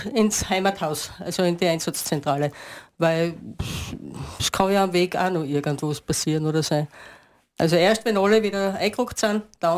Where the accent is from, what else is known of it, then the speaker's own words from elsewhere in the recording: Styria, Austria; Also bei uns in der Steiermark kommst du nach Graz